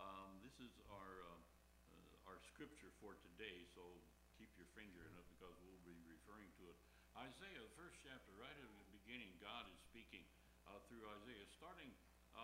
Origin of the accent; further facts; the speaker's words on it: Iowa, United States; They couldn't eat catfish and bullheads like I grew up with over in Iowa.